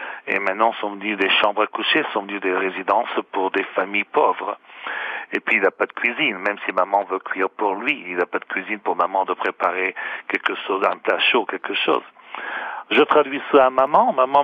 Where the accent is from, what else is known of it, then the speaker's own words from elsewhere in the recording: Verona, Veneto, Italy; Moi, je suis vécu dans l'Aisne, à Laon, dans le nord de France quand j'étais petit parce qu'ils sont partis en France faire les betteraves, pommes de terre, mais on est de Vérone.